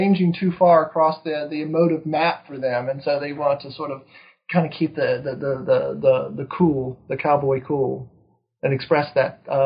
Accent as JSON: {"language": "English", "region": "East Coast", "country": "United States", "tie": "born or raised there", "also_born_or_lived": "Texas", "said": "I grew up on the East Coast, lived in Texas for a number of years"}